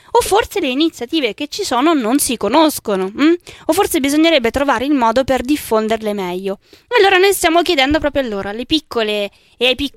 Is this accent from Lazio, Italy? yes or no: no; Macerata, Marche, Italy; io che ci sono cresciuta a Macerata